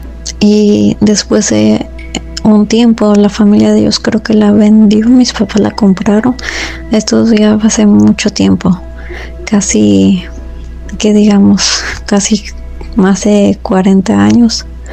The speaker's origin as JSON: {"language": "Spanish", "region": "Michoacán", "country": "Mexico", "lives_now": "Texas, United States", "said": "La vez pasada no les comenté de dónde soy. Soy de Michoacán, aunque ahorita nos encontramos aquí en Texas."}